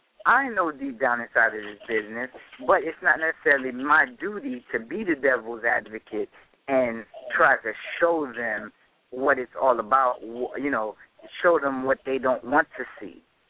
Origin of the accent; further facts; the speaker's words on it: Haiti; my wife is from Philippines, right? I'm from Haiti. So my country is a third world country.